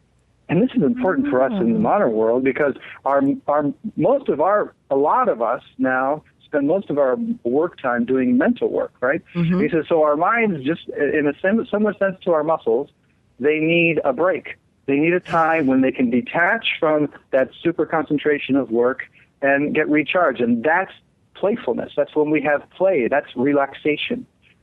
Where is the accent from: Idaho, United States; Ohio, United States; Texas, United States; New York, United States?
Ohio, United States; I'm from Northern Ohio, so we have the same thing, the distinct seasons.